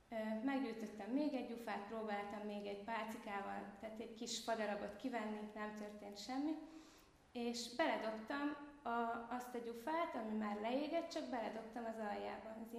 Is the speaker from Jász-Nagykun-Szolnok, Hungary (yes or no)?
no; Budapest, Hungary; És hát én vérbeli pesti gyerek vagyok